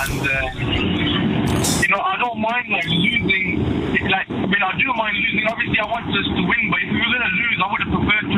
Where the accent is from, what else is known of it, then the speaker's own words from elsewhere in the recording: Birmingham, West Midlands, United Kingdom; I mean, look, I come from Birmingham, and I'm not a season ticket holder